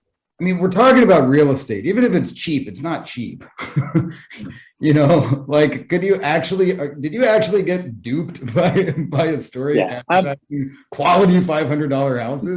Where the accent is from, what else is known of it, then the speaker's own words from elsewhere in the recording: United States; honestly, I'm American, so I'll throw legit shade.